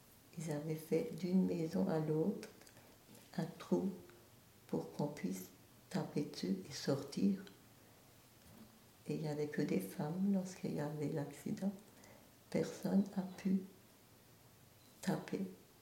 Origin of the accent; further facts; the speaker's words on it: Boulay, Grand Est, France; born there; Je vais avoir maintenant 81 ans. Moi, je suis née à Boulay, près de Metz.